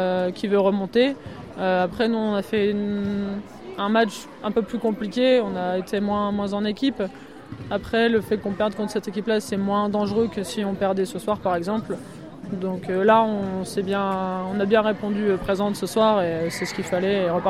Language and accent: French; Hauts-de-France, France; En fait, je suis du Nord, mes parents habitent à Marcq-en-Barœul, et du coup, je voulais revenir dans le Nord.